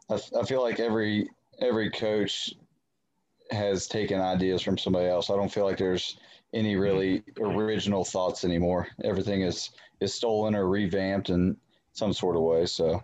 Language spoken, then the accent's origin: English; Elkins, West Virginia, United States; So I was born and raised in Elkins.